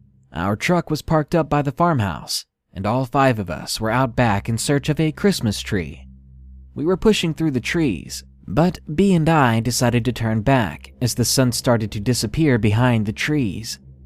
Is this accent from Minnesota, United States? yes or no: no; Arkansas, United States; I'm actually from Arkansas.